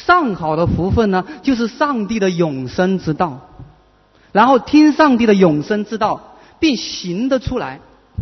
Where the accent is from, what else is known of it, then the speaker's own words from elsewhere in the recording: Hong Kong; 你看看我们香港人真的很忙啊